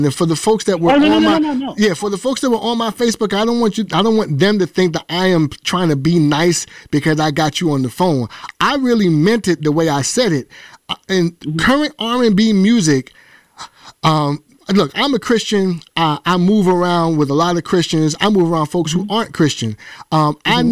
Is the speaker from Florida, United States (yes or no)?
no; New York City, New York, United States; from, you know, my home state of New York, East New York.